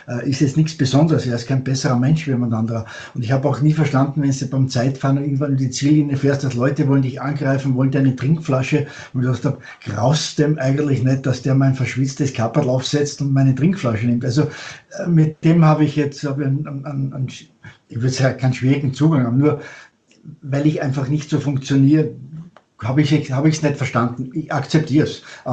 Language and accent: German; Austria; ist natürlich schon ein bisschen Nostalgie aufgekommen als Österreicher